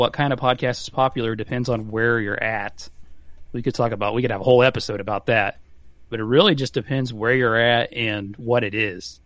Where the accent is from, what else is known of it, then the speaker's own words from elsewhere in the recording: Pennsylvania, United States; now in Indiana, United States; I'm from Pennsylvania.